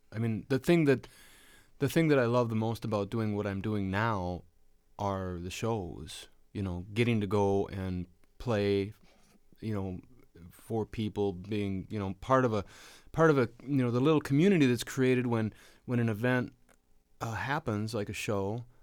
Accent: Austin, Minnesota, United States; I grew up in Austin, Minnesota, which is a small town in southern Minnesota, and then moved to Minneapolis in the 80s.

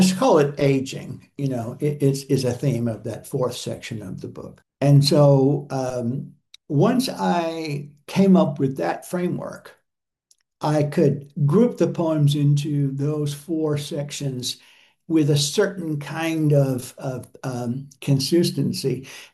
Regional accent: the South, United States; which is about, I think you could say in a funny way, sort of my education as a Southerner.

